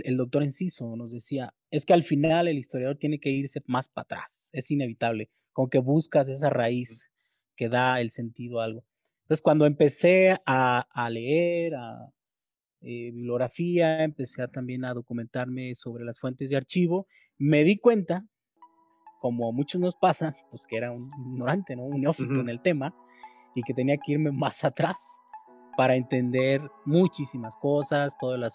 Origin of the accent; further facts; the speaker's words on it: Tlaltenango, Mexico; originariamente pues yo soy de Tlaltenango, entonces como regresar a tu región, a tu zona